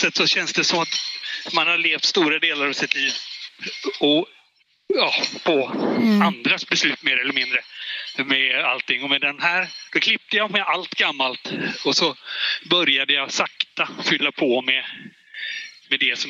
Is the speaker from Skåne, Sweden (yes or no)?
no; Botkyrka, Stockholm County, Sweden; also born or lived in Partille; now in Järnforsen, Sweden; Sen flyttade familjen till Stockholm. Bodde i norra och södra Botkyrka. Jag flyttade till Tumba när jag flyttade hemifrån. Så jag bodde i Stockholm i 29 år fram till 2008.